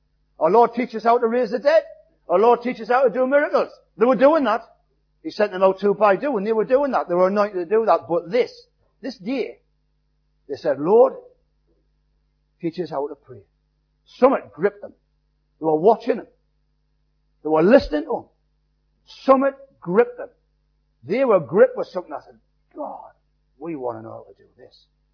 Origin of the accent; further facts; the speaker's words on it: North East England, United Kingdom; I'm a Geordie.